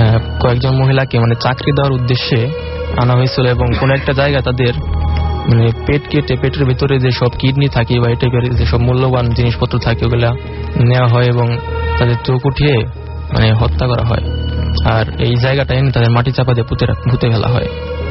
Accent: Manikganj, Dhaka Division, Bangladesh; মানিকগঞ্জে আমাদের গ্রাম

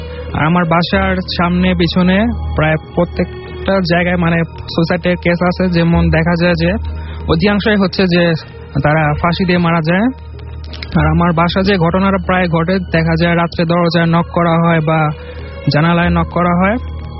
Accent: Dhaka, Dhaka Division, Bangladesh; আমি লালবাগ থেকে এসেছি।

